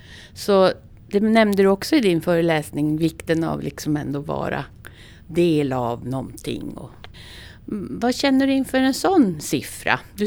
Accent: Luleå, Norrbotten County, Sweden; Jag har ju bott i andra länder i flera år och varit i över 40 olika länder. Så känner jag så här, men Luleå, min hemstad.

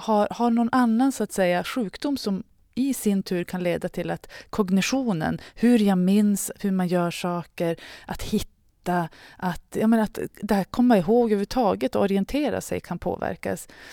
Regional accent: Luleå, Norrbotten County, Sweden; now in Stockholm, Sweden; Jag är uppvuxen i Luleå, har bott i Luleå i stora delar av mitt liv. Men sen så tog jag mitt pick och pack för kanske 12 år sedan och testade att bo i Stockholm.

